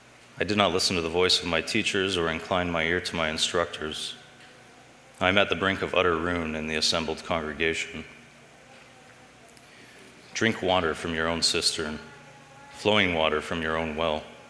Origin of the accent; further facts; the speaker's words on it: Thunder Bay, Ontario, Canada; I grew up in Thunder Bay, just nearby on Moody and Ridgeway Street. I went to Westmount over there on Edward and Churchill as a high school.